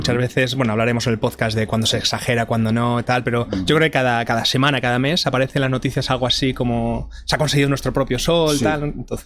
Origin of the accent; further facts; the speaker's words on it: Madrid, Community of Madrid, Spain; Pues yo soy madrileño, uh-huh. yo nací y me crié en Madrid, en el barrio de Vallecas, y estudié ingeniería industrial en la Politécnica, en la UPM de Madrid.